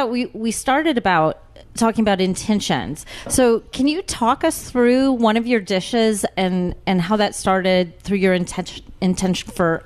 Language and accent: English; England, United Kingdom; Well, because I'm so English.